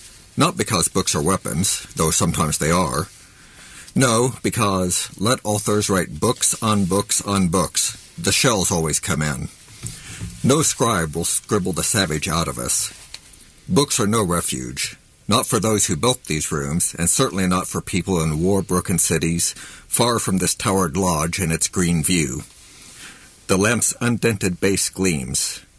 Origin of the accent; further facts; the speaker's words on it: Kansas City, Missouri, United States; I grew up in Kansas City, lived here most of my life, and I've been writing poetry since I was 9